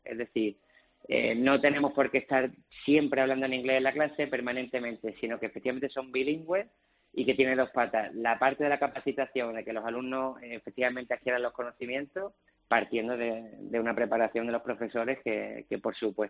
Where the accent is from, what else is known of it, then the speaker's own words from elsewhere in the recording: Spain; Pero es cierto que este complejo que tenemos los españoles no lo tenemos que quitar.